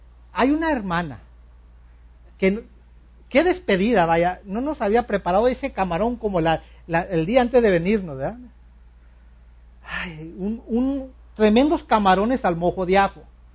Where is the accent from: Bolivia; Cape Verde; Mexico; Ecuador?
Mexico; nosotros como buenos mexicanos comemos de todo